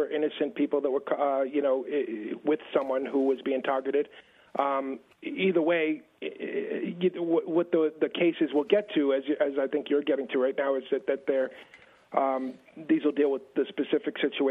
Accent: Boston, Massachusetts, United States; in the part of town where I grew up, in the housing projects of the lower end, a neighborhood that held the country's highest concentration of white poverty.

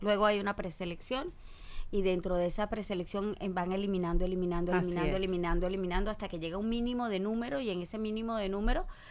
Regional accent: Venezuela; moved away; tú te fuiste de Venezuela, yo me fui de Venezuela

